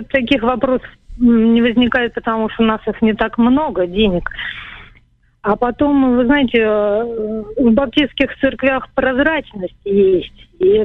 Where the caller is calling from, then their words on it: Moscow, Russia; Звоню с Москвы.